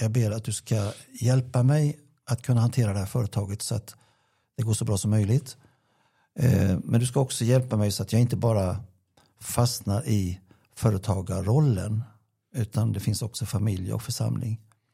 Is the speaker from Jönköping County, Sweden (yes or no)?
yes; Gnosjö, Jönköping County, Sweden; now in Växjö, Sweden; jag har inte bott här i Växjö så länge, utan jag kommer ju från Gnosjö.